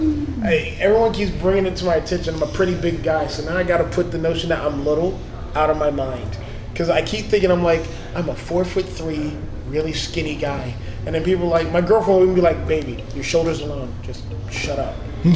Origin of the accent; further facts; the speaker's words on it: East Coast, United States; also born or lived in Germany / New York / North Carolina / Virginia; but I'm originally from Germany, and I was raised up and down the East Coast, from New York to North Carolina and to Virginia